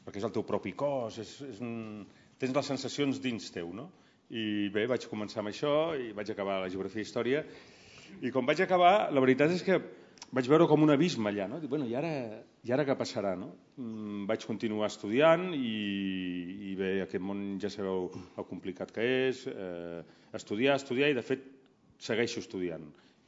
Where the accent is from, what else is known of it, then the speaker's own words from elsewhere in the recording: Tarragona, Catalonia, Spain; jo soc de Tarragona, vivia allà llavors per fer dret m'havia de traslladar a Barcelona